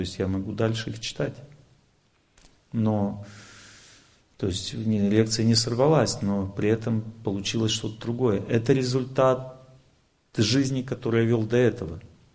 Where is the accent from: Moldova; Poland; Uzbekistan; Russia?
Russia; Krasnodar, Krasnodar Krai; Шел дождь, холодно, я из Краснодара.